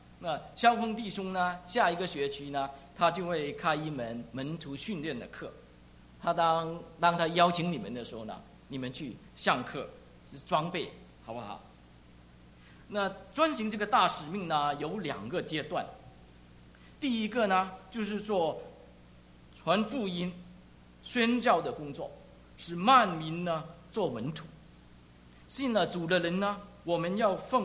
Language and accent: Chinese; Zhongshan, Guangdong, China; moved away as an adult; 我回到中山的时候啊，我再不认识什么地方路了，我的老家呀都改变了。